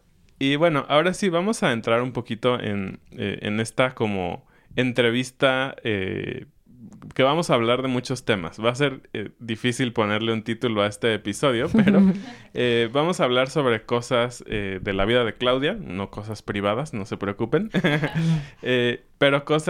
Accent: Mexico City, Mexico; nosotros somos de Ciudad de México y pues ahí estudiamos la universidad, tanto Ana como yo, en diferentes universidades.

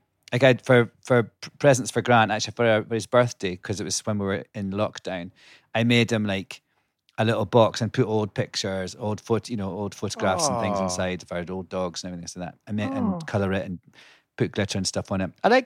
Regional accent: Scotland, United Kingdom; now in United States; But no, I mean, I grew up in Scotland

